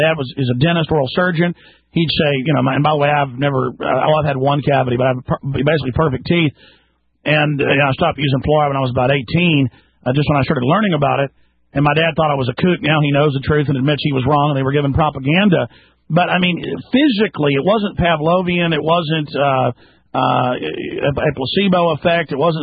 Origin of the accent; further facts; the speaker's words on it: Dallas, Texas, United States; I grew up in Dallas, Texas, really heavy fluoridation.